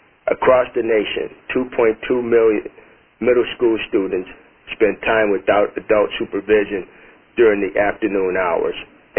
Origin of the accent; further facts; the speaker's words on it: New York, United States; 19.4 million across the nation, including more than 11.1 million in my home state of New York.